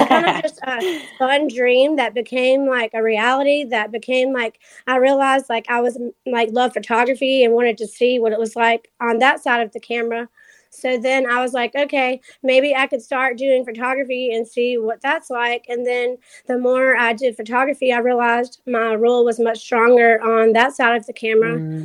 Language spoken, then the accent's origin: English; Georgia, United States; Well, I grew up in South Georgia, so there wasn't a lot of like heavy fashion or anything.